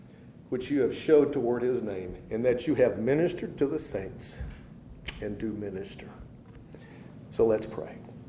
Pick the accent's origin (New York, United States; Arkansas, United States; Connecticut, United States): Arkansas, United States; you know, I grew up in Arkansas. I apologize. You can take the boy out of the South, but it's hard to get the South out of the boy.